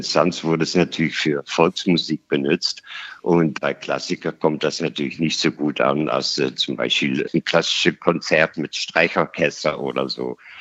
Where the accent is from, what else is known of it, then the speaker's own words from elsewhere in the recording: Netherlands; German is a second language; now in Germany; ich komme aus den Niederlanden und wenn man dann als fremder Musiker in Deutschland kommt, hat man erstmal keine Arbeit.